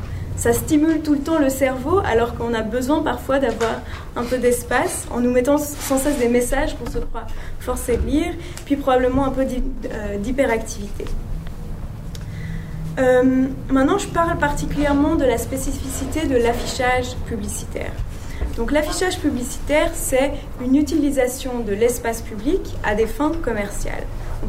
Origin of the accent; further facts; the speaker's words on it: Switzerland; il y a beaucoup plus de publicité que chez nous en Suisse